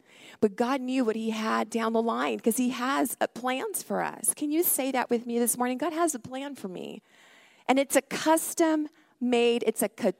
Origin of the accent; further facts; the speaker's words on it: El Paso, Texas, United States; I'm a girl from El Paso, born and raised, go to Las Vegas.